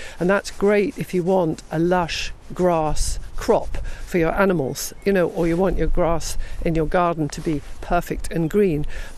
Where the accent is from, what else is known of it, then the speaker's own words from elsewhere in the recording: England, United Kingdom; I mean, I grew up in England and, you know, things like cowslips were folklore, memory, rather than reality.